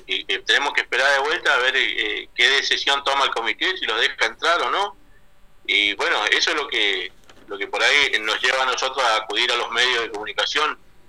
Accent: Loncopué, Neuquén, Argentina; O sea, porque somos de Loncopué, tratándonos como personas que somos irresponsables

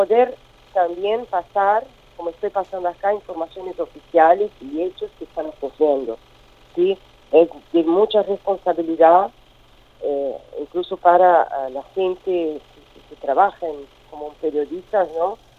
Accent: Brazil; Obviamente yo soy una ciudadana brasileña, y quiero que mi país prevalezca el diálogo, la paz social y la democracia

